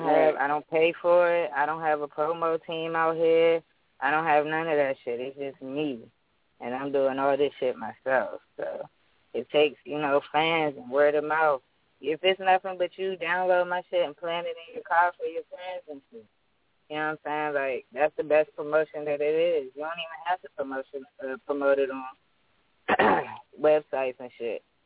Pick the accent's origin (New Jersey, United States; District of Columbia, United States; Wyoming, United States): District of Columbia, United States; Washington; born there; also born or lived in Maryland; I was born in the Anacostia area, Southeast. I'm 28. I went to Orr Elementary.